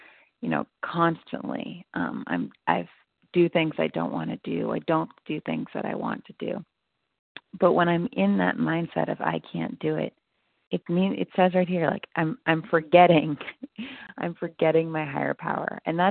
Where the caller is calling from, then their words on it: California, United States; calling from California, although my contact list says Massachusetts, just so everyone's aware.